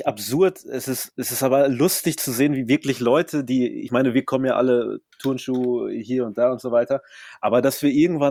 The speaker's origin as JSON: {"language": "German", "country": "Germany", "tie": "born or raised there", "said": "Ich bin ja immerhin in Deutschland aufgewachsen."}